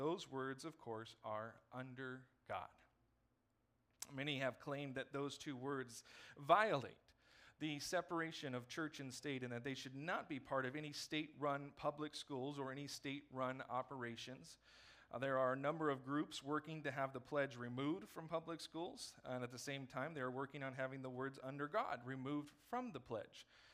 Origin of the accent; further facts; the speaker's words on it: California, United States; I just missed out because I grew up in California, I guess.